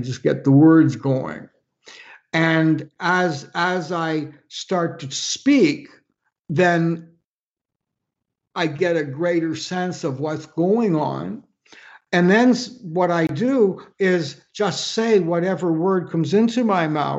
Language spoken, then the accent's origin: English; Canada; from my perspective as a Canadian, we're all best friends, so.